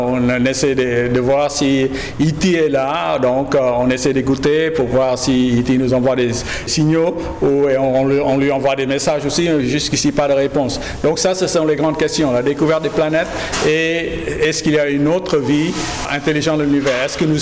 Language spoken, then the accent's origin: French; Vietnam; je suis de culture française. Vous savez, je suis vietnamien, je fais un lycée français et bien sûr, le lycée où j'étais, en fait, ça s'appelait lycée Saint-Exupéry aussi.